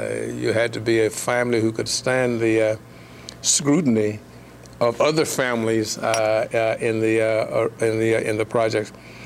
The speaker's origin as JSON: {"language": "English", "town": "Memphis", "region": "Tennessee", "country": "United States", "tie": "born or raised there", "said": "I was born in Memphis, Tennessee. One of originally three children."}